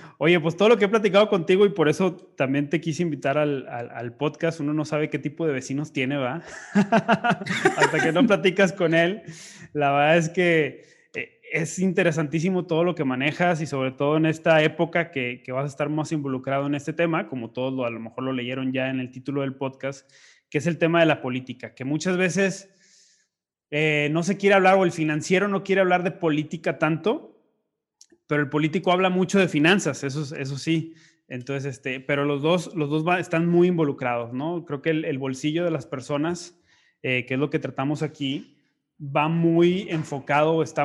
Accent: Monterrey, Nuevo León, Mexico; Ibas a ir a Monterrey, a mi ciudad natal, pero pues no se pudo por el COVID, etcétera.

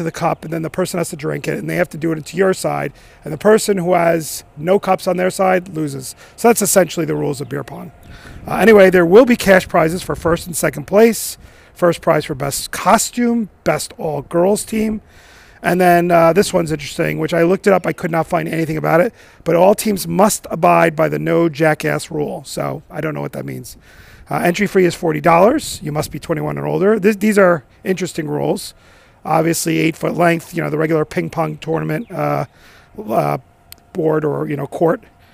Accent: Long Island, New York, United States; the biggest one I did find is actually on my hometown, or at least my home area of Long Island.

